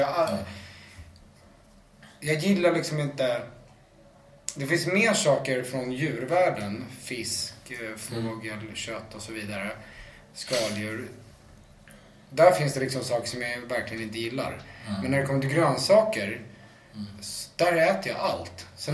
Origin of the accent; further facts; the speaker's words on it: Stockholm, Stockholm County, Sweden; also born or lived in Malmö; och jag är faktiskt född på Malmö lasarett. Även om vi flyttade till Stockholm väldigt tidigt.